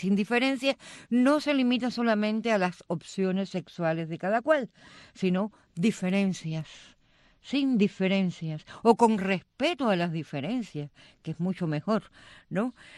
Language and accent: Spanish; Cuba; Estoy muy agradecida como cubana